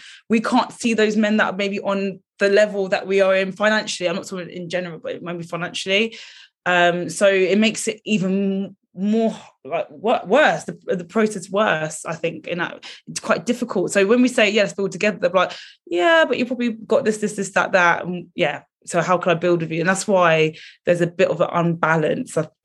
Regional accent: Luton, East of England, United Kingdom; We come from Luton, we live in Luton.

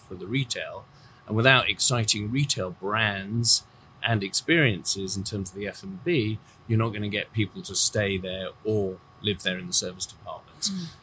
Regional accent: Hong Kong; I grew up in Hong Kong. I grew up at a time without the MTR, the Mass Transit Railway

